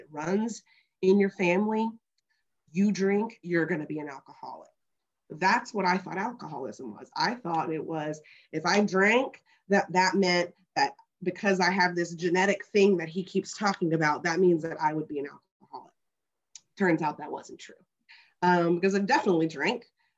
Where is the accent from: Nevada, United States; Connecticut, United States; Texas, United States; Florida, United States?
Texas, United States; give you a brief background of who I am, where I come from, but I was born and raised in Texas, and I got a mom, I got a dad, and I got an older brother.